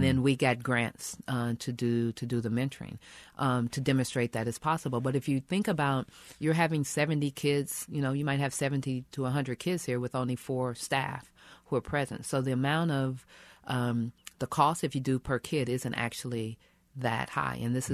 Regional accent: Kansas City, Missouri, United States; growing up in Kansas City, we spent a lot of time at the school.

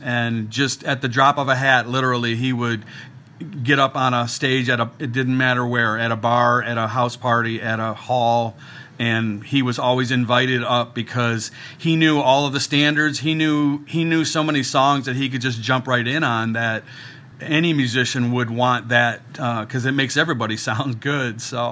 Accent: Detroit, Michigan, United States; So in the neighborhood that I grew up in Southwest Detroit, is such a strong Mexican community

